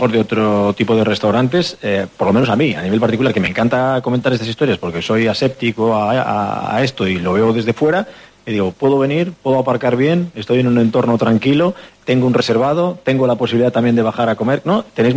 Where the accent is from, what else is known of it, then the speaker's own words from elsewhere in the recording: Galicia, Spain; Yo como gallego, cuando llego aquí, desembarco aquí hace 3 años